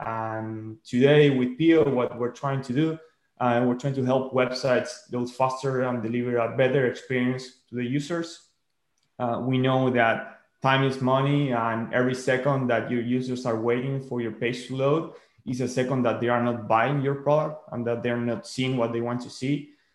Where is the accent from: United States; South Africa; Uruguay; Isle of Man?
Uruguay; I also co-founded the most prominent e-commerce website in my home country, in Uruguay, in South America.